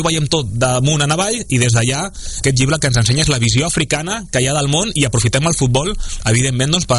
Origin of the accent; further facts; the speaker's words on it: Sabadell, Catalonia, Spain; pues yo soc de Sabadell, però tinc origen a Guinea Equatorial.